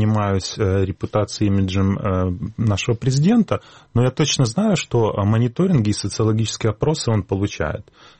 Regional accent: Sevastopol, Ukraine; я просто думаю на русском языке. Поэтому, так как я крымчанин и севастополец, то я, в принципе, даже в школе у нас не было такого предмета, как украинский язык.

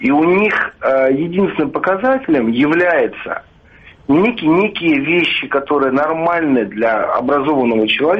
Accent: Moscow, Russia; как для коренного москвича

